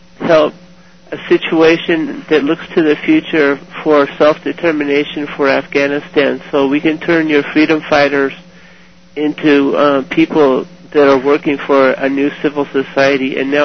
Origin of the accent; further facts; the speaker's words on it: United States; First of all, I really wanted to express my condolences as an American for that situation that's going on over there.